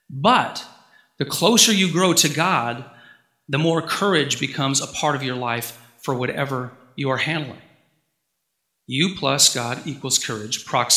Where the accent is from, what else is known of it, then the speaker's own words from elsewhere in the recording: Bracebridge, Ontario, Canada; I grew up in Bracebridge, which is an hour north of here, Macaulay Public School.